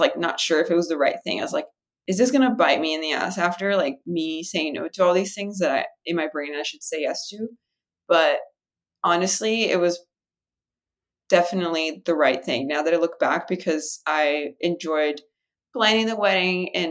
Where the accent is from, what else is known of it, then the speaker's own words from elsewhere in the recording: Brazil; I'm from Brazil and I live here and my people are everywhere